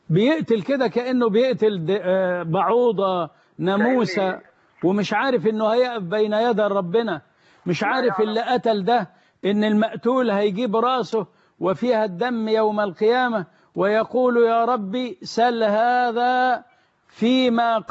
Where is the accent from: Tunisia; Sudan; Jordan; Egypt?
Egypt